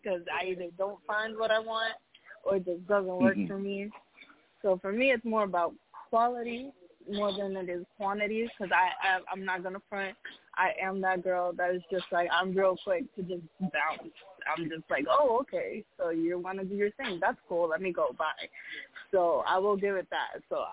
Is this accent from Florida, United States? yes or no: no; New York, United States; Well, I'm from New York. I live in Brooklyn, but I spend half of my time in the Bronx.